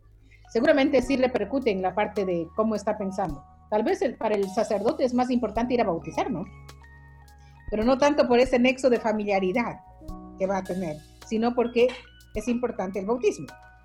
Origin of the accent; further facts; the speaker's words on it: Sarayacu, Pastaza, Ecuador; Yo pertenezco a un colectivo de mujeres amazónicas, soy de Sarayacu